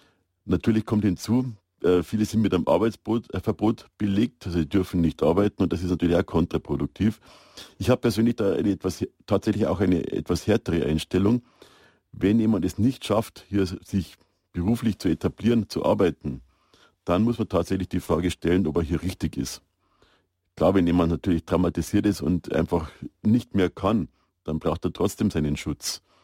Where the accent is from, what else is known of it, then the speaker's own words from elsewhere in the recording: Fürstenfeldbruck, Bavaria, Germany; Also in meiner Heimatstadt, da haben wir eine Erstaufnahme, eine Kleinstadt, Fürstenfeldbruck, wo ich wohne.